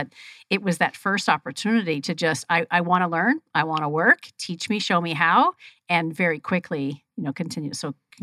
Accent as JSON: {"language": "English", "town": "San Jose", "region": "California", "country": "United States", "tie": "born or raised there", "said": "It reminds me of my dad years ago when I grew up in San Jose area"}